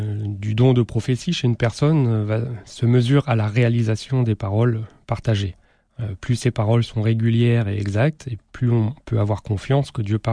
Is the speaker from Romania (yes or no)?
no; Angers, Pays de la Loire, France; moved away as an adult; now in Montpellier, France; j'habite à Montpellier, mais je viens d'Angers où j'ai passé plus de 20 ans. Et où j'ai toujours des attaches très fortes. J'ai quitté l'Anjou il y a 17 ans pour poursuivre mes études débutées ici à l'Université des Sciences d'Angers.